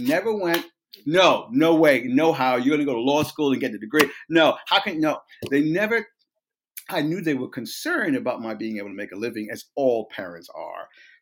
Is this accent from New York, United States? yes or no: yes; New York, United States; I'm from New Yorker. I was born and raised in New York. And my father was Caribbean. My mother was American.